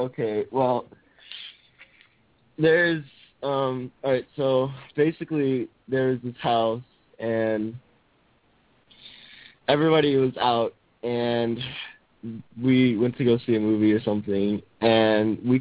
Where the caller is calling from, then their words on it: California, United States; California.